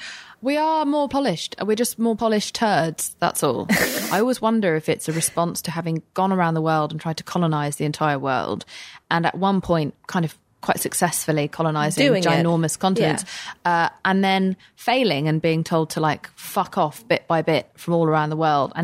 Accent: England, United Kingdom; But also, I am an English person and no one else there was English.

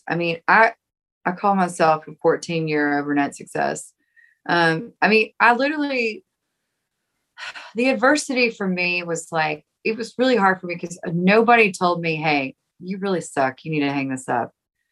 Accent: Nashville, Tennessee, United States; the other thing that I always felt working against me was growing up in Nashville, because I loved Nashville.

